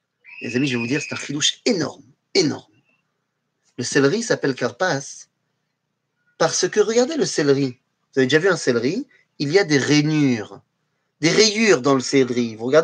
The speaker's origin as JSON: {"language": "French", "country": "Poland", "said": "Par exemple, chez nous, en Pologne, oui, enfin chez nous en Pologne"}